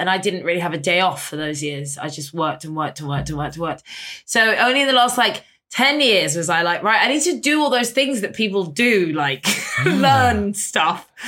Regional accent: London, United Kingdom; I grew up on Portobello Road, and there was a cinema called The Electric on Portobello

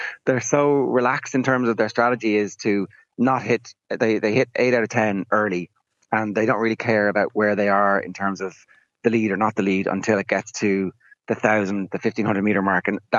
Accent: Ireland; when you think about it, we as an Irish sports audience relaxing into winning a gold medal at the Olympic Games, it is kind of ridiculous.

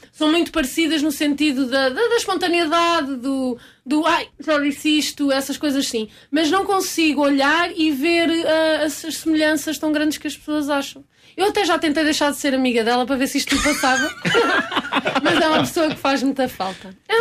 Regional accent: Coimbra, Portugal; venho de Coimbra. E falo muito assim. E a minha mãe fala assim também.

